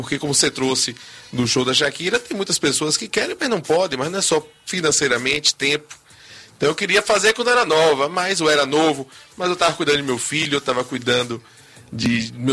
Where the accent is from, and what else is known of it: Salvador, Bahia, Brazil